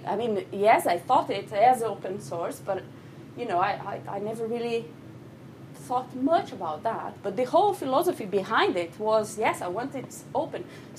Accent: Brazil; First, because I'm from Brazil, so I have this personal motivation.

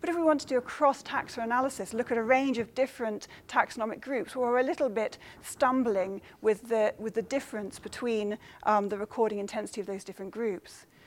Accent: Isle of Wight, South East England, United Kingdom; I grew up on the Isle of Wight as a biological recorder

